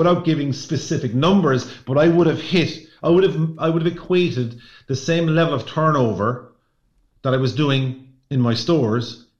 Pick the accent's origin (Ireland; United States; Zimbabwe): Ireland; But I still think as Irish people, we like to meet people.